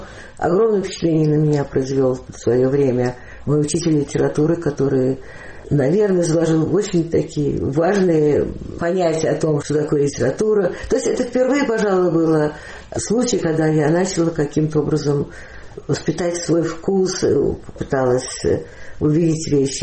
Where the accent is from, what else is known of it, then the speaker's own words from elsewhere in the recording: Moscow, Russia; В 43-м году я родилась, и так в Москве и осталась.